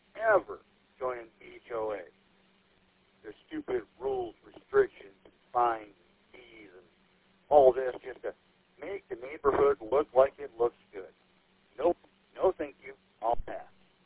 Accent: St. Joseph, Michigan, United States; Growing up in St. Joe, we were neighboring city to Benton Harbor, and Benton Harbor is just not good.

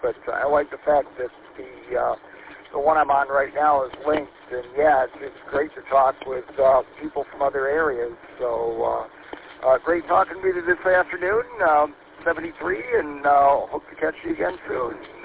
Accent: Lansing, Michigan, United States; I grew up actually over in the Waverly-Saginaw area out by, I don't know if you know where the Lansing Mall is.

